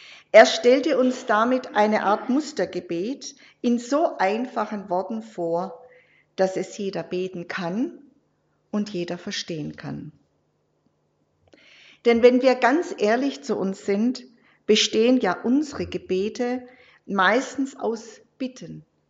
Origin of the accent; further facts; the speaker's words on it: Bad Wildbad, Baden-Württemberg, Germany; Also wir haben in Bad Wildbad, wo ich herkomme, haben ja viel mehr Jugendliche, aber leider keine so aktiven.